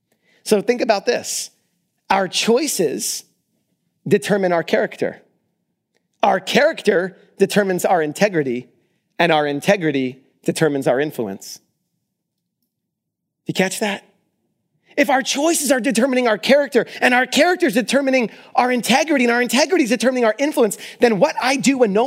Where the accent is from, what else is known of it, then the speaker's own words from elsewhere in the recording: Orange County, California, United States; You know, growing up in Orange County, I can tell you this. This place is access to excess.